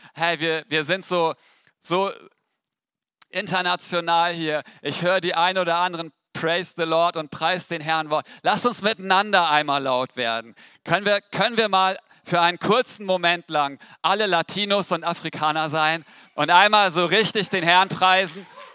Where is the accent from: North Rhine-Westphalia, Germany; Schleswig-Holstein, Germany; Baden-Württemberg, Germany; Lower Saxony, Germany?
Lower Saxony, Germany; Weener; ich komme aus Wehna. Das ist die Metropole Ostfrieslands, genau genommen des Rheiderlands. Wenn man noch ein bisschen weiter fährt, fällt man von der Erdplatte und landet im Nirgendwo oder in Holland.